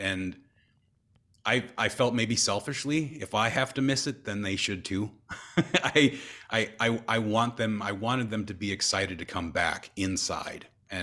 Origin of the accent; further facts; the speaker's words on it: Viroqua, Wisconsin, United States; I'm from Viroqua. I grew up from Viroqua.